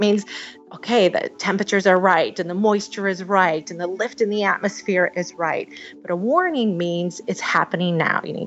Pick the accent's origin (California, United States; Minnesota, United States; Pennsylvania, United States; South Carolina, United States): Minnesota, United States; also born or lived in Wisconsin; I grew up in the Midwest, Minnesota and Wisconsin, and so I experienced all different types of weather there